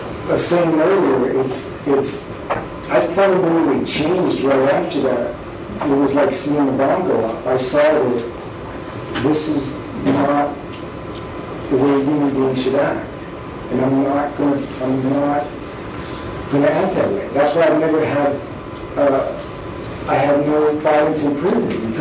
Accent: Pennsylvania, United States; moved away; I came from Pennsylvania. I was trying to go west.

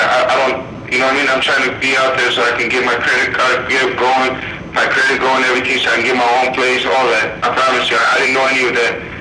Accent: Baghdad, Baghdad Governorate, Iraq; I'm from Baghdad, Iraq, born and raised

